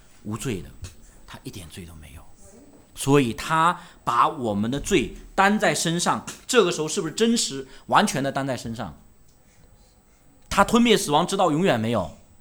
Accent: China; 我们中国人很可怕的地方就是望文生义

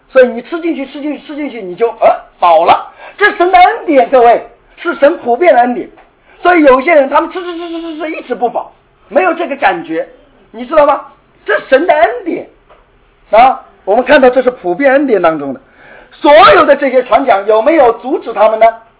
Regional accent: Wenzhou, Zhejiang, China; 按我们温州人的理解，好像看起来是死人了一样

